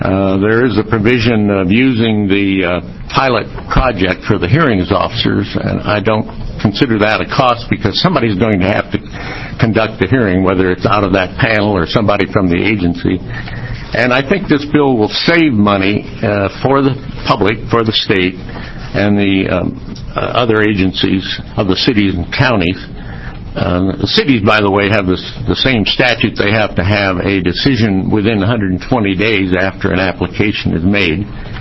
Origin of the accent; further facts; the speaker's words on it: Portland, Oregon, United States; because I come from the Portland, Tigard area